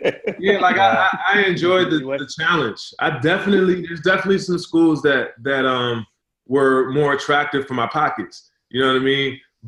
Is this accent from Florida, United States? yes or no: no; Washington, District of Columbia, United States; So I grew up, obviously, in D.C. I grew up right in Maryland's backyard, and I just grew up watching the ACC.